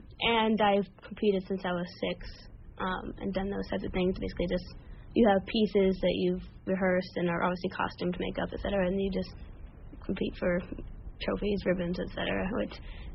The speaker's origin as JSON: {"language": "English", "town": "Moreno Valley", "region": "California", "country": "United States", "said": "Moreno Valley in Riverside County, mm-hmm. SoCal."}